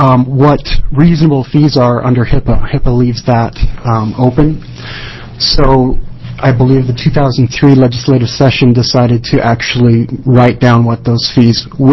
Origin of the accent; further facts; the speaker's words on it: Portland, Oregon, United States; I'm from Portland, Oregon.